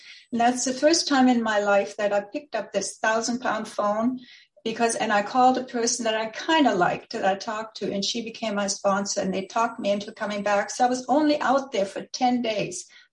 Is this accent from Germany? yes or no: yes; Germany; But when I grew up in Germany. That was a long time ago. When you look at my email, you can see 1939. So, you know, I'm 82 years old, which makes me the oldest one in the group.